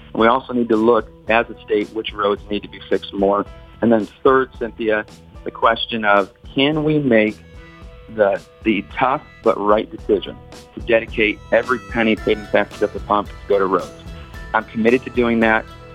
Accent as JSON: {"language": "English", "region": "Michigan", "country": "United States", "said": "Obviously, I'm from Northern Michigan."}